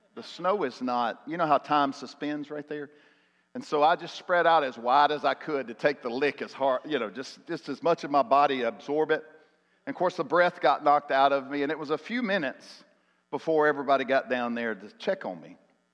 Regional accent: Mississippi, United States; now in Hattiesburg, United States; I moved to Hattiesburg from North Mississippi, and you guys are further south, so we just don't see a lot of snow, right?

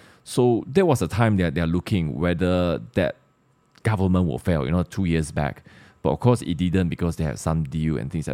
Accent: Sarawak, Malaysia; We're both from Sarawak. The official language of Sarawak is English.

